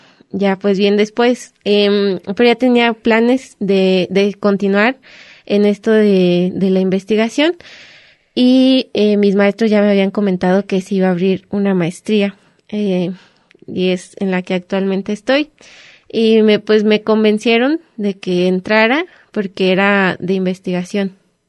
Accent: Tlaxiaco, Oaxaca, Mexico; Entonces vine yo a verla desde Oaxaca, soy de la heroica ciudad de Tlaxiaco, Oaxaca.

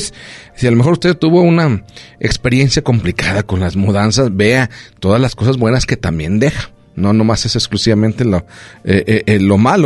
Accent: La Barca, Jalisco, Mexico; now in Colotlán, Mexico; cuando llegué aquí de Colotlán, les recuerda que yo estoy de La Barca, llegué aquí a Colotlán

